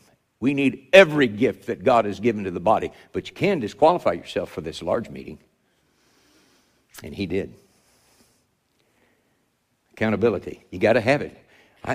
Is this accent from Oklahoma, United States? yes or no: yes; Oklahoma, United States; I'm from Oklahoma, okay?